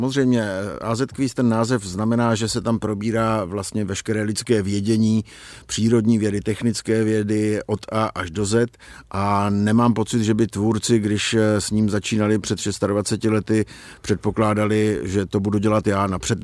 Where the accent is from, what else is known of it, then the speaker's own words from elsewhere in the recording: Moravia, Czechia; jednak u nás na Moravě je to zvykem